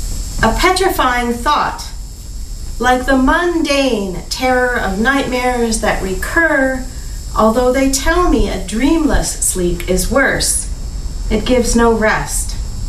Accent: Saskatchewan, Canada; so I chose a couple of rural-ish poems related to where I grew up in Saskatchewan.

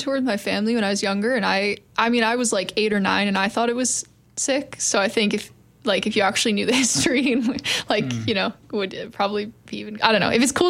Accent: California, United States; Well, so I'm from California, so when I go home for Christmas, it's like six, seven-hour flight.

